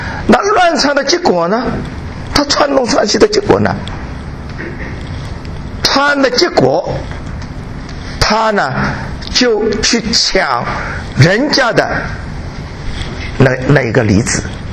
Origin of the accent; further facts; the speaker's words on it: China; 那么我们中国人呢有一个优点，就是可以中西结合。